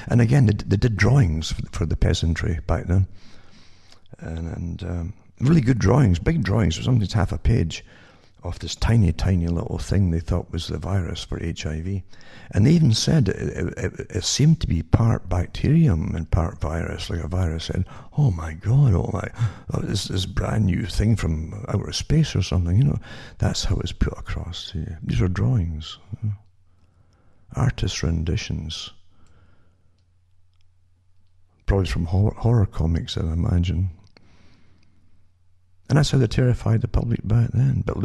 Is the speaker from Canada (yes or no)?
yes; British Columbia, Canada; from Interior Canada